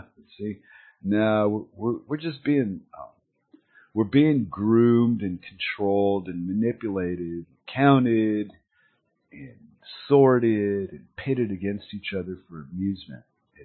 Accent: United States; moved away; Being raised in a place that was one way and moving far, far away to another place and then watching the place that I started out just disinteg

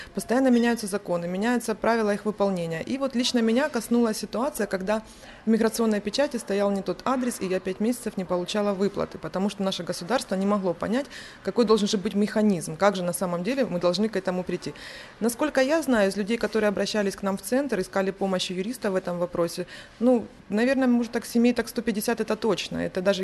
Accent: Donetsk, Donetsk Oblast, Ukraine; now in Zaporizhzhia, Ukraine; Мы думали, мы побудем там пару недель, и все нормально, мы вернемся в свой Донецк.

